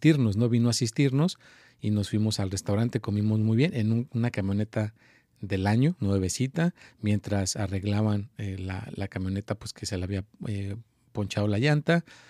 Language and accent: Spanish; Mexico; now in United States; yo soy mexicano